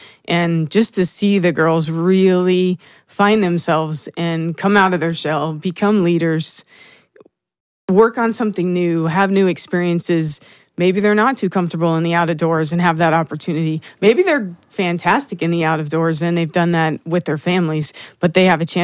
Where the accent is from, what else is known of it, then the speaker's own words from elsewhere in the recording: Sierra Vista, Arizona, United States; I grew up in Southern Arizona.